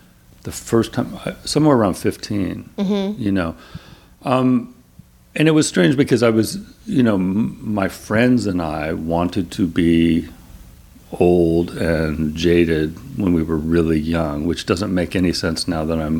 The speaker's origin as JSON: {"language": "English", "town": "Claremont", "region": "California", "country": "United States", "tie": "born or raised there", "said": "I grew up in Claremont, which is like 30 miles east of here. It's a college town."}